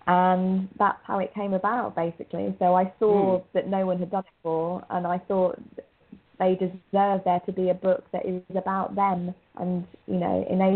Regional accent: United Kingdom; I'm not from America. I'm from the UK.

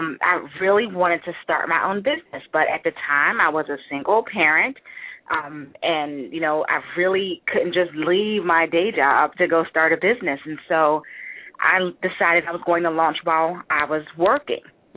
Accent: Philadelphia, Pennsylvania, United States; Well, I'm from Philadelphia, but right now I am living in the wonderful, wonderfully cold Minnesota.

